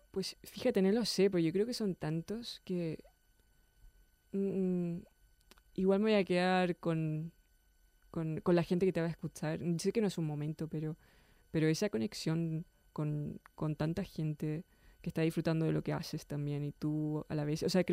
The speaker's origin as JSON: {"language": "Spanish", "country": "Chile", "moved": "yes", "said": "me vine de Chile... O sea, tenía una familia numerosa, etcétera. Me vine a un país pues, que no es mi cultura"}